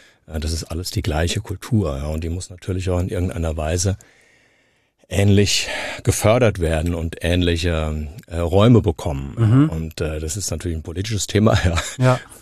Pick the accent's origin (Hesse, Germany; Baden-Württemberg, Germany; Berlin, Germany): Hesse, Germany; Frankfurt; Also ich bin Frankfurter, ja. Ich bin in dieser Stadt geboren, ich bin in den Kindergarten, ich bin in die Schule, ich habe hier studiert.